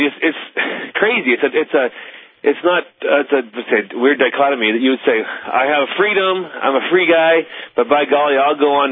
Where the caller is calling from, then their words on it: Lambert, Montana, United States; I'm calling from Lambert, Montana, near Sydney.